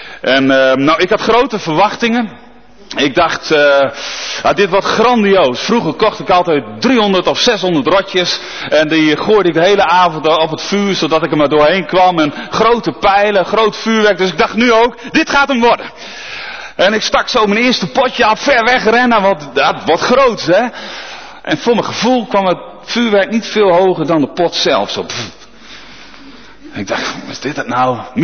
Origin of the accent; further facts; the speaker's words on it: Nieuw-Pekela, Groningen, Netherlands; Ik kom uit Nieuw-Pekela.